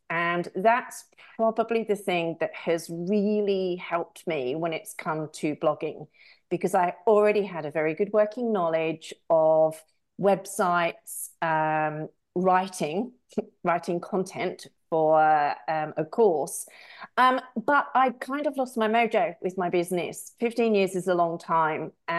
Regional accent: United Kingdom; I live in England for quite, or did, you know, I'm British.

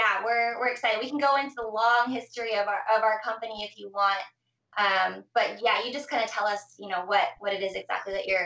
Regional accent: Minnesota, United States; Yeah, so I grew up in Minnesota, and I started cleaning houses.

